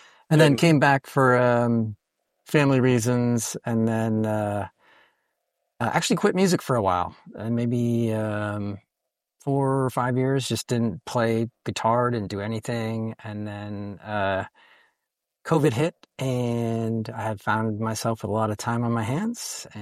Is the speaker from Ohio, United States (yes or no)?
no; Bethlehem, Pennsylvania, United States; also born or lived in Philadelphia; I am born and raised in Bethlehem, Pennsylvania. And then shortly after college, moved down to Philadelphia for 7 or so years and played in a bunch of bands down there.